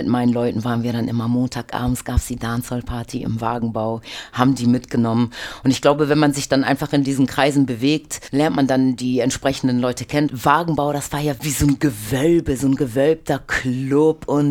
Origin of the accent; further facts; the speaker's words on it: Hamburg, Germany; ich bin Hamburgerin als erstes oder mitunter. Meine Mutter ist aus Polen, mein Vater aus der Karibik.